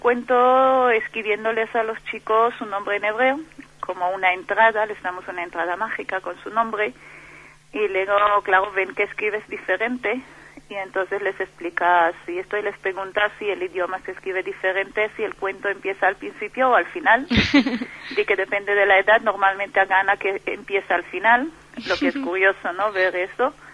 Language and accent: Spanish; Israel; Spanish is a second language; cuando yo digo soy de Israel, sabéis dónde está el Israel